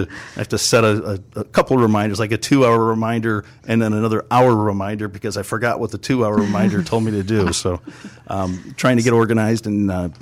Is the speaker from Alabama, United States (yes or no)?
no; Hammond, Indiana, United States; born or raised there; also born or lived in North Carolina